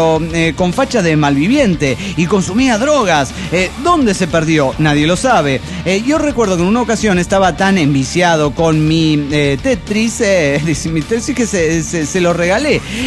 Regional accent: Mexico City, Mexico; del DF Mexicano.

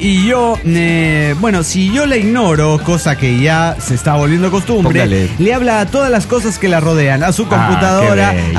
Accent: Costa Rica; de Costa Rica.

